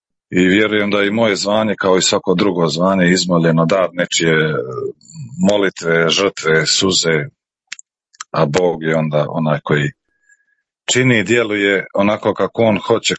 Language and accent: Croatian; Drinovci, Federation of Bosnia and Herzegovina, Bosnia & Herzegovina; also born or lived in Mostar; Rođen sam u Mostaru, odrastao, živio u Drinovcima, to je jedno selo blizu Imotskog, općina Grude.